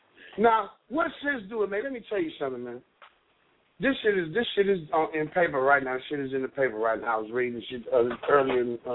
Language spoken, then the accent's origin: English; Ohio, United States; born there; I am an American who resides in Ohio. I was born in Ohio, so I am an Ohioan.